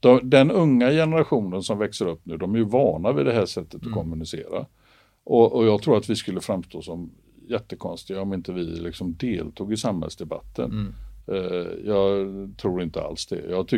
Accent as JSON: {"language": "Swedish", "town": "Gothenburg", "region": "Västra Götaland County", "country": "Sweden", "tie": "born or raised there", "said": "jag är uppväxt i Göteborg och hade massa kompisar som jag växte upp ihop med som inte var poliser."}